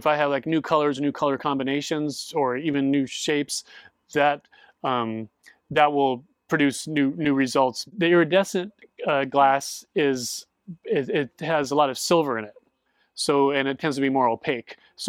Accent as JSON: {"language": "English", "town": "Las Vegas", "region": "Nevada", "country": "United States", "tie": "born or raised there", "said": "I grew up in Las Vegas, Nevada. I went to University of Nevada, Las Vegas."}